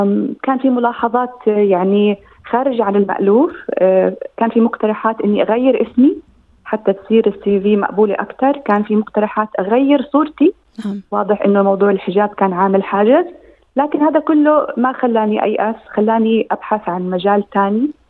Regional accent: Amman, Amman Governorate, Jordan; moved away as an adult; now in Australia; أردنية من أصل فلسطيني. هاجرت إلى أستراليا في منتصف عام 2019، جينا من عمان أنا وزوجي وأولادي.

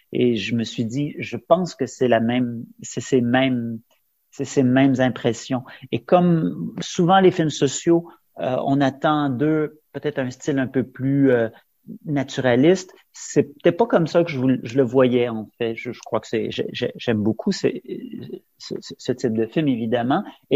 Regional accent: Quebec, Canada; now in France; je suis Canadien d'origine, je suis Québécois, mais j'habite la France depuis 22 ans et j'ai habité Paris.

